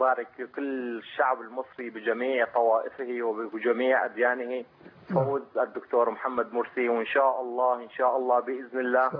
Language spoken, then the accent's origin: Arabic; Syria; وأنا سوري وقلبي يقطر دما والله، وليس فقط على سوريا بلدي وليس على شعبي